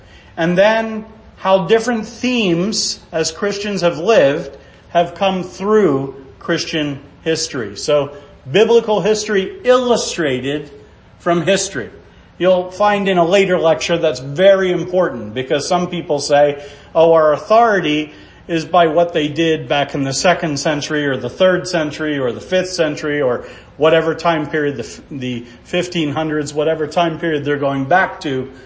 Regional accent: Birdsboro, Pennsylvania, United States; from Birdsboro, Pennsylvania.

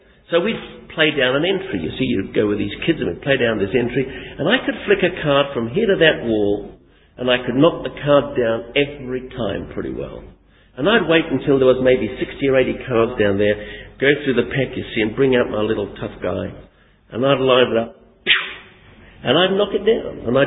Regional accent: England, United Kingdom; I was a little boy and I was brought up in England

